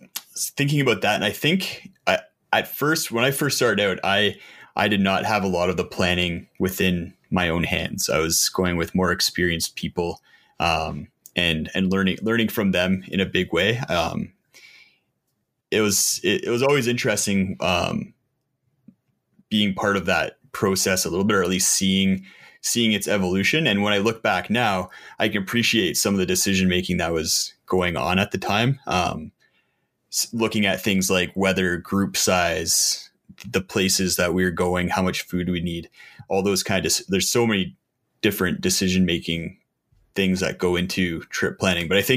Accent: Ontario, Canada; Yeah, I grew up out on the East Coast, actually. I grew up in Ontario outside of Ottawa.

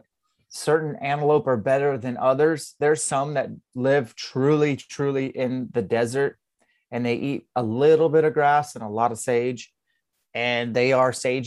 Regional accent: Spokane, Washington, United States; I'm from Spokane, Washington.

